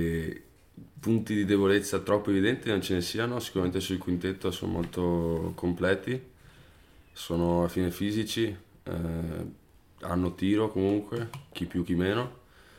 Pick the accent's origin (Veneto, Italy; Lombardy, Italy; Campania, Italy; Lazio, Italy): Veneto, Italy; Resana; Ho cominciato a giocare nel mio paesino, cioè a Resana, un grandissimo paesino, a 6 anni credo.